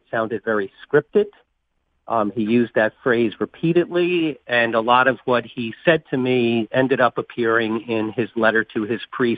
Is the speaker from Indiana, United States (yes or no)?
no; New Jersey, United States; I don't know the Pittsburgh situation well. I'm from New Jersey.